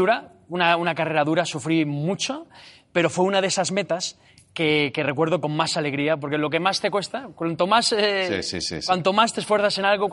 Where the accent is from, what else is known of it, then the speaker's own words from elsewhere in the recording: Catalonia, Spain; Pero yo soy catalán y valoro mucho la gratitud.